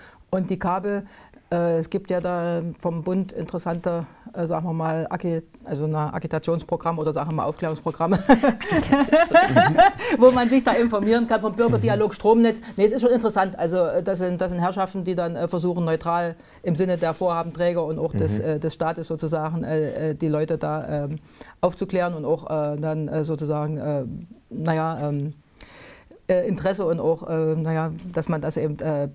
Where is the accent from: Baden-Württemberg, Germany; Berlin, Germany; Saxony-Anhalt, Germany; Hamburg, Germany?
Saxony-Anhalt, Germany; Und das ist für mich als jemand, der eben aus der Region kommt und eben, ich komme aus der Landwirtschaft, also meine Eltern sind Landwirte gewesen.